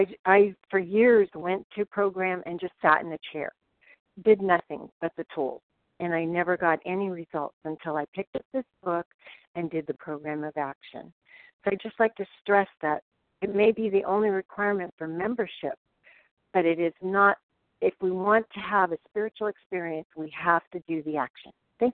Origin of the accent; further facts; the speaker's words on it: California, United States; I am from California